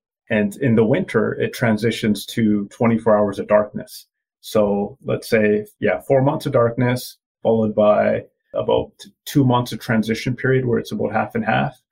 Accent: Canada; born there; I am East Indian. I was born in Canada and my mom and dad are from India, and the culture we follow is Punjabi.

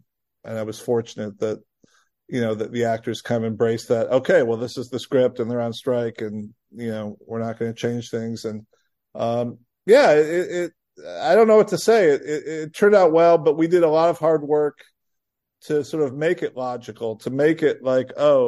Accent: Rockford, Illinois, United States; I grew up in Rockford, Illinois.

